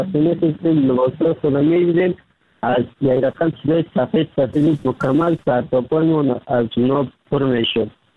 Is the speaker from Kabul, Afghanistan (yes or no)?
yes; Kabul, Afghanistan; آمدم از کابل آمدم